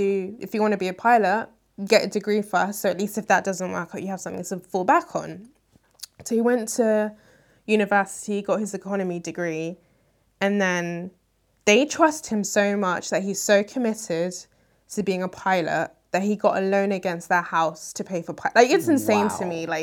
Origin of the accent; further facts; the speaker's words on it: Nigeria; because I know that I'm Nigerian